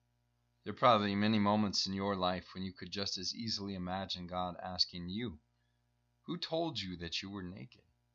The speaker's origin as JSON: {"language": "English", "region": "Iowa", "country": "United States", "tie": "born or raised there", "said": "most of the people in these two countries look very different than my neighbors did growing up in Iowa. I come from one of the whitest states in America"}